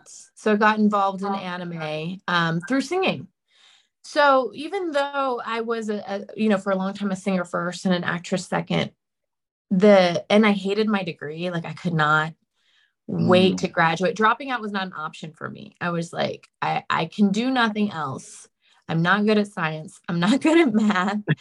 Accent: Texas, United States; I mean, I grew up in Texas, so football games are huge. Everybody shows up.

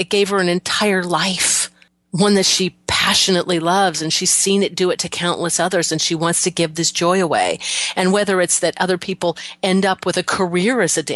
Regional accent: Colorado, United States; I'm from Colorado. I've seen plenty of dirt roads.

